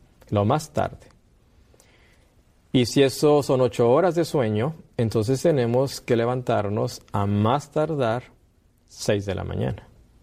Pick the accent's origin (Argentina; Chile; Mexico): Mexico; Nuevo León; Venimos de México, de la parte norte del país, el estado de Nuevo León. En Montemorelos tenemos un sanatorio naturista que ya tiene funcionando más de 30 años. Yo soy médico internista